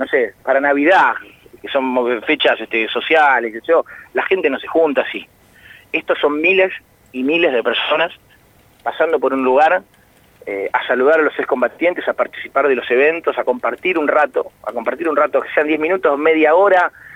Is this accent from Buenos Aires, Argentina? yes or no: yes; Buenos Aires, Argentina; born there; now in Tierra del Fuego, Argentina; Yo soy nacido en Buenos Aires, en Capital, vivo en Tierra del Fuego ahora 15 años